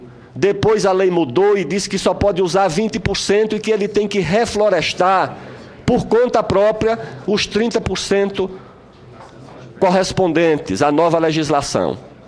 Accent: São Paulo, Brazil; Eu sou da capital de São Paulo, moro a algumas quadras da Avenida Paulista

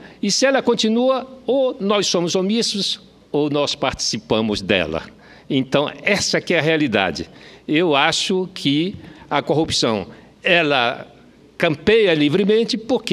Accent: Brazil; como nós, brasileiros

